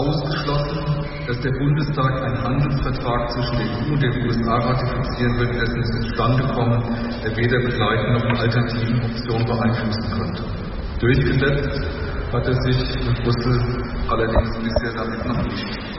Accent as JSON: {"language": "German", "town": "Frankfurt", "region": "Hesse", "country": "Germany", "tie": "born or raised there", "said": "Ein Beispiel aus unserer Heimatstadt, meiner Heimatstadt: Wir haben uns in Frankfurt jahrelang auseinandergesetzt"}